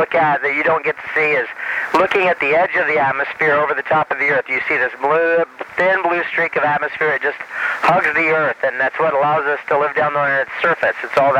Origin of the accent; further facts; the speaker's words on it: Indiana, United States; and I'm from Indiana. I grew up just about 45 miles east of where you are in West Lafayette, over in Blackford County.